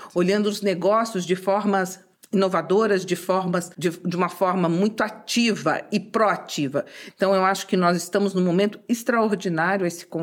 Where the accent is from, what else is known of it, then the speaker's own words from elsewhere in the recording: Brazil; que sou brasileira